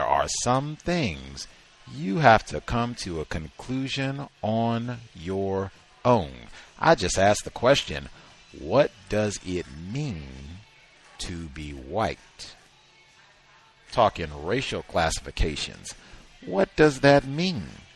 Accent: Virginia, United States; born there; I was born in Virginia. How would I not know Martinsville?

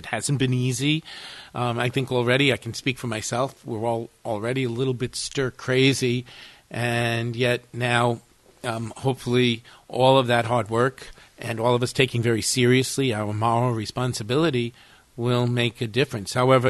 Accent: Long Island, New York, United States; growing up on Long Island, sometimes you look outside and say, what hurricane

